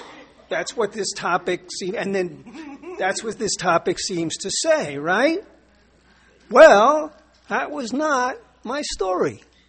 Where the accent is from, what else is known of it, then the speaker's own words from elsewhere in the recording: New York City, New York, United States; I'm from New York City, and it's an honor and a privilege to be invited down to Ocean City, Maryland